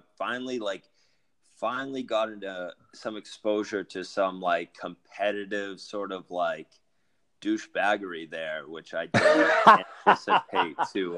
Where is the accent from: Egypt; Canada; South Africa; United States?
Canada; No, I'm French Canadian.